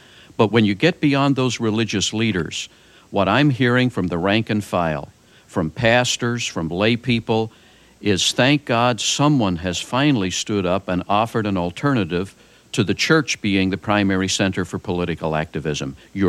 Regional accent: Northern Ireland, United Kingdom; I was born and reared in Northern Ireland

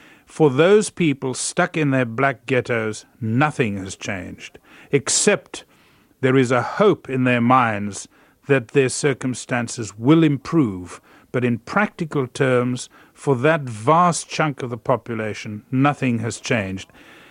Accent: South Africa; now in London, United Kingdom; I can stand up and proclaim with pride that I am a South African. Before, I had no wish to identify with the country at all. I'm in London at the moment

